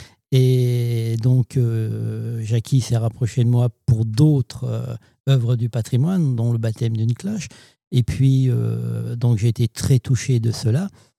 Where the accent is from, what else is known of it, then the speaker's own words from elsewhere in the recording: Épinal, Grand Est, France; Je suis né à Épinal, j'ai fait mes études à Épinal, j'ai fait l'armée à Épinal